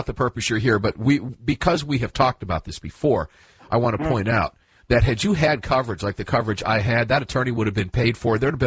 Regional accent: Florida, United States; coming out of my hometown in Florida

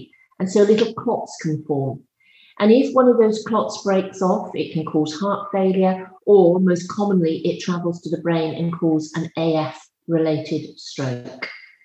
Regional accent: United Kingdom; You can tell by my accent, I'm British with my heart in the US.

